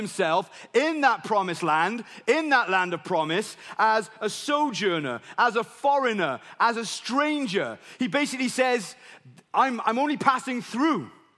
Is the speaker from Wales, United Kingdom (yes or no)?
yes; Wales, United Kingdom; So I grew up in Wales. It's hard to tell, isn't it?